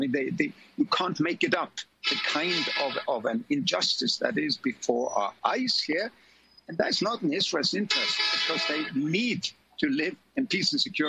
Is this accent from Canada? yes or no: no; Oslo, Norway; two-thirds of the municipality of my hometown of Oslo in Norway.